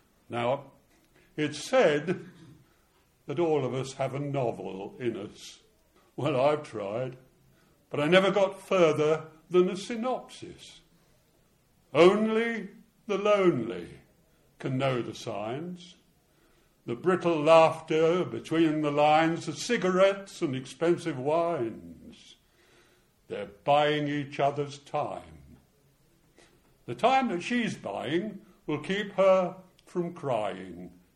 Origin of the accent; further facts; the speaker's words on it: London, United Kingdom; Now when I was growing up in Middlesex, our county librarian was a Miss Dimbleby, Richard Dimbleby's sister, and a very formidable lady.